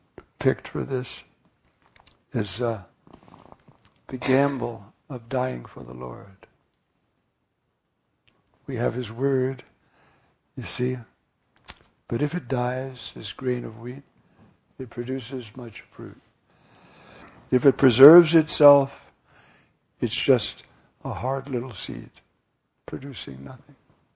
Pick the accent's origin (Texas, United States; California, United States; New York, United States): New York, United States; New York City; which I guess is the uniform in New York. I'm a New Yorker.